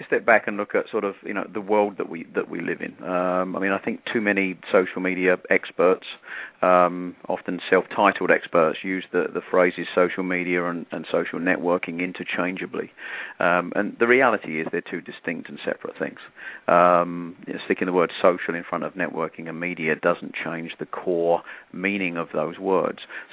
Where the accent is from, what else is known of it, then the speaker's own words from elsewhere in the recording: England, United Kingdom; now in United States; I'm originally from just outside London, England. I've been in the US since the mid-90s. I got here about 94.